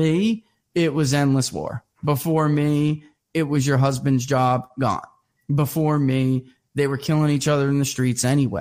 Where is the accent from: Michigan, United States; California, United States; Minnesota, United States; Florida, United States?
Michigan, United States; And P.S. I'm from Michigan, so I know what he's talking about. They hollowed out my neighborhood, you know